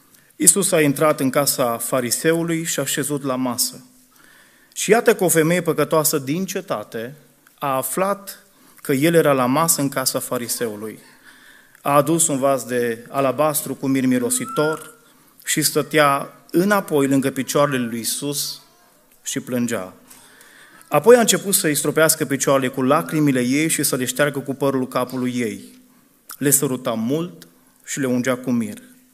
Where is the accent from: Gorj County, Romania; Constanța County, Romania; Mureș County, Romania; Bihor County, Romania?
Bihor County, Romania; Brădet; eu sunt născut într-un sat între cam cele două sate, așa, Ferice și Valea de Jos, eu sunt din Brădet. Sunt dintr-o generație mai tânără, și sunt într-un fel un bihorean atipic